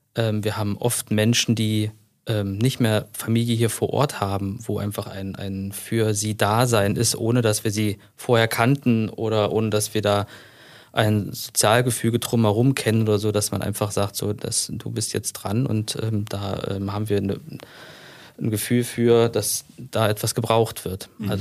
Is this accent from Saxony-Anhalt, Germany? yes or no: yes; Wittenberg, Saxony-Anhalt, Germany; moved away; Ich bin jetzt 23 Jahre aus Wittenberg raus und wenn man dann dort ist, wird man sofort begrüßt und geherzt und alles.